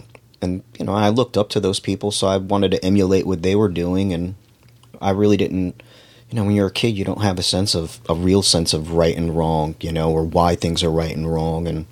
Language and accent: English; New York City, New York, United States; born there; I was raised Catholic, come from a Catholic family. I was born in New York City. My mom was Italian. My dad was Irish.